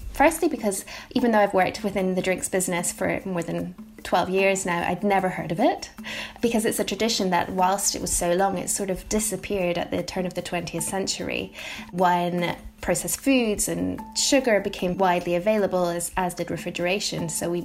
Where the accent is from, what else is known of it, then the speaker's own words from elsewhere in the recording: Scotland, United Kingdom; I'm Scottish and love whiskey